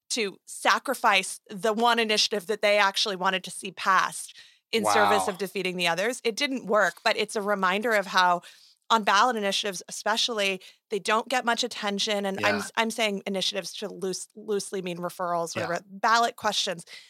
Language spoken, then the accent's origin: English; Arizona, United States; In my home state of Arizona, in your home state of Nevada, over these reforms.